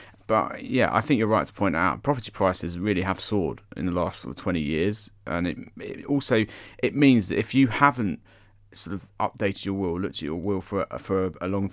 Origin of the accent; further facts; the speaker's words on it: United Kingdom; We're so British about it.